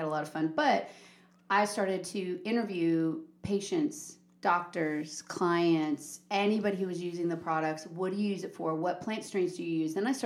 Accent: California, United States; And I'm from California. So obviously I grew up around it.

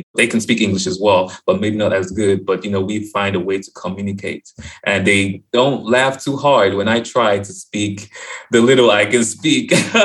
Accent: Taraba, Nigeria; English is a second language; But where I'm from Taraba State, we speak mainly Hausa, which is one of the three main languages in Nigeria, and our own dialect, which is Jukun.

